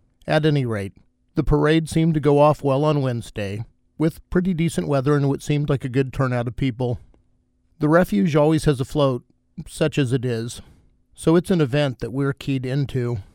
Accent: Ellsworth, Kansas, United States; In my hometown in Kansas, it's held at the end of July and called Cowtown Days, hearkening back to Ellsworth's start as a genuine Wild West cowtown.

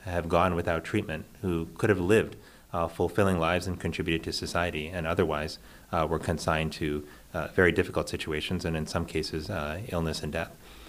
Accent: Miami, Florida, United States; And growing up in Miami, you know, we knew, even when I was younger, that HIV was a problem

